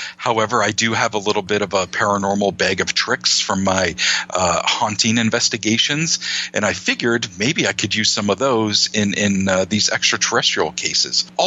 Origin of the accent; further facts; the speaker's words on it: Maine, United States; And I love my home state of Maine